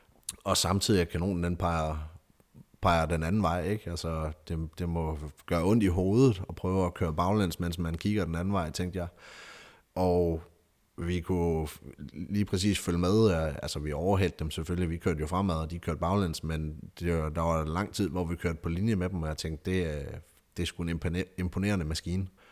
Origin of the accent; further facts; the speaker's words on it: Aarhus, Central Denmark Region, Denmark; 32 år. Jeg har efterhånden været i forsvaret snart 10 år til august. Født og opvokset i Aarhus